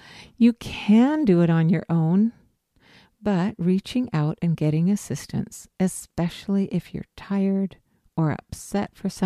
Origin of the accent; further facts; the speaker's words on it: Canada; I'm a Canadian. We say Z.